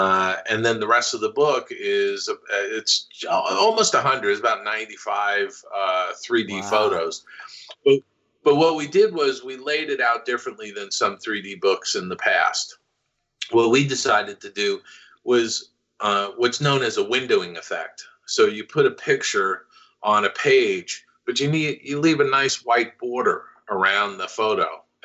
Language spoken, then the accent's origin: English; New York, United States; now in Los Angeles, United States; I'm originally from New York. So I had never been to Disneyland until about 1980, 81.